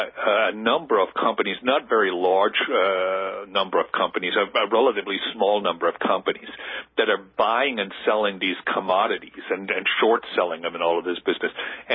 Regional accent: New Hampshire, United States; that infamous meeting in New Hampshire, my home state, in the White Mountains

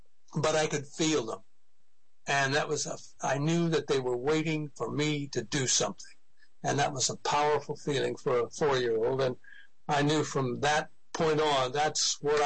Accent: Los Angeles, California, United States; also born or lived in Vicente; So I was born in Vicente, but I spent time in Hollywood and Los Angeles all growing up.

